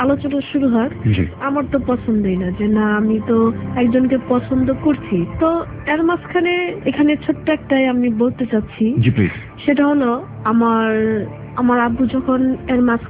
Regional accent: Dhaka, Dhaka Division, Bangladesh; আমরা পুরান ঢাকার মানুষ

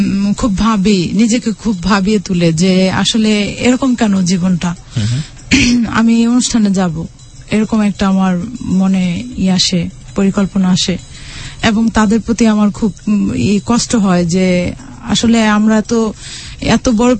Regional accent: Narayanganj, Dhaka Division, Bangladesh; now in Gazipur, Bangladesh; আর আমার home district হলো নারায়ণগঞ্জ।

